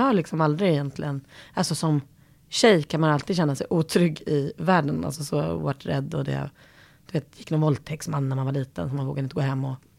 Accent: Tullinge, Stockholm County, Sweden; Tullingen där jag är uppvuxen har haft liksom, både de jätterika som bor i de 20 stora villorna. Men sen så finns det också de som kämpar mer och har andra förutsättningar i livet.

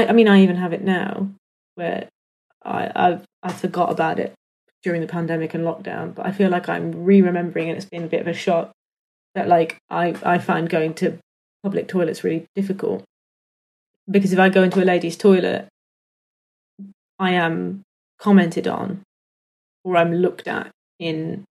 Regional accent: United Kingdom; because I'm British

